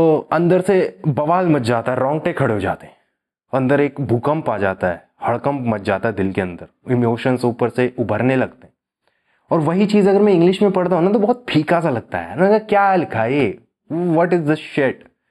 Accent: India; first language Hindi; मैं बचपन से इंडिया में रहा हूँ, मेरी मदर टंग हिंदी है, मैं सबसे हिंदी में बात करता हूँ

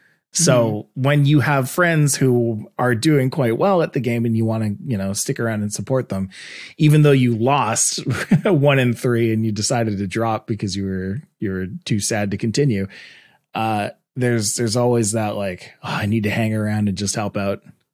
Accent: Canada; See, I'm the Canadian.

